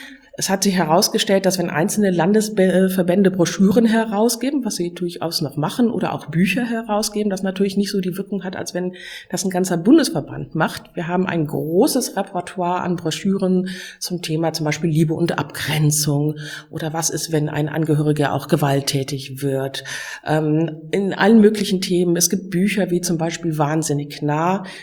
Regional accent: Ratingen, North Rhine-Westphalia, Germany; Ich komme aus Ratingen, also aus Nordrhein-Westfalen

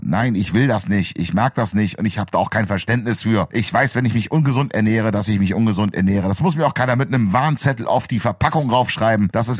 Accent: Bremen, Germany; ich komme aus dem Norden. Ich kann jetzt mal das spezifizieren. Ich komme aus der schönen Stadt Bremen.

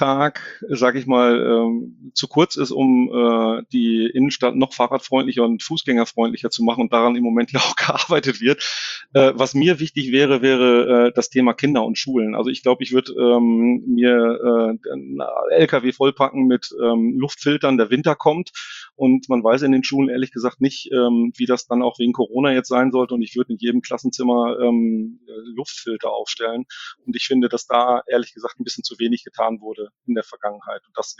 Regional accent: Herzebrock, North Rhine-Westphalia, Germany; also born or lived in Wiedenbrück; Geboren in Wiedenbrück und aufgewachsen in Herzebrock. Also ich bin gebürtiger Ostwestfale und habe da eigentlich meine Jugend auch verbracht.

